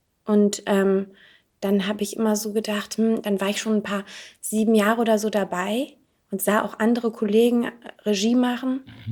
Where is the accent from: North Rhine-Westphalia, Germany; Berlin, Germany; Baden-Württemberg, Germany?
North Rhine-Westphalia, Germany; Aus der Nähe von Aachen.